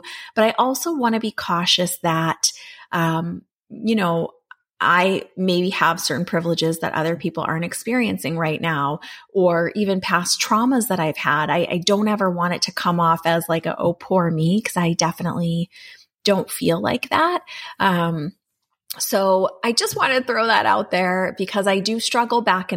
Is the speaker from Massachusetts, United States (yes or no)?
yes; Boston, Massachusetts, United States; I'm from Boston and I grew up in the city and I grew up around ambient noises.